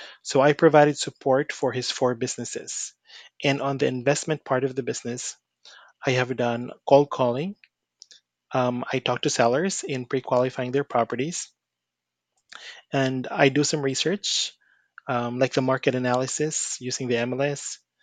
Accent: Philippines; I am from the Philippines.

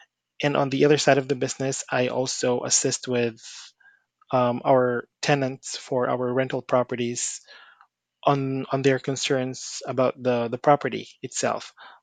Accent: Philippines; I am from the Philippines.

